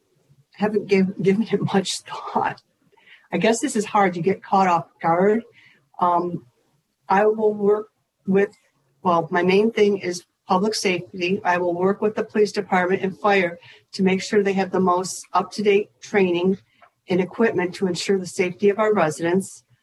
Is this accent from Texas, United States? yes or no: no; Dearborn Heights, Michigan, United States; Growing up in Dearborn Heights, I've watched it evolve into the city it has become today because I came to the city with my parents when I was only 2 years old.